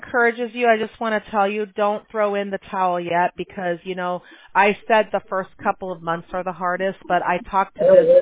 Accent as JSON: {"language": "English", "town": "Chicago", "region": "Illinois", "country": "United States", "said": "I'm originally from Chicago, and last time I was there, I was buying some Bears gear"}